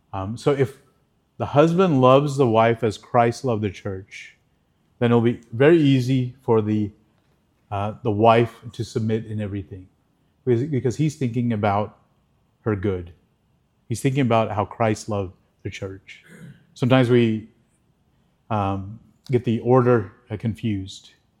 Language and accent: English; Dallas, Texas, United States; I grew up in Dallas, the 80s